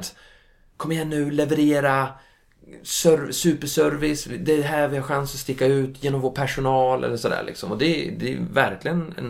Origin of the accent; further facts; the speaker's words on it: Norrköping, Östergötland, Sweden; Som native Norrköpingsbo så har man ju en helt annan kebabkultur.